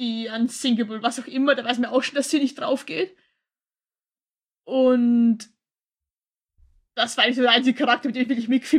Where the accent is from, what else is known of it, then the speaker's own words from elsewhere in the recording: Austria; Ja, gut, ich komme aus Österreich.